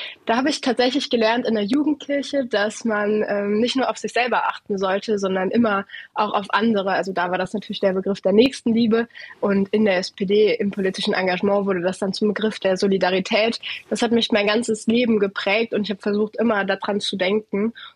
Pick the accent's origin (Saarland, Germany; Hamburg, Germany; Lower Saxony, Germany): Saarland, Germany; ich komme aus dem Saarland, da bin ich auch gerade. Berlin ist da ziemlich weit weg.